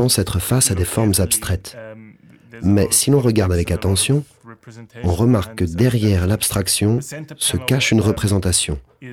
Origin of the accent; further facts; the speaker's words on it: South Africa; je viens d'Afrique du Sud.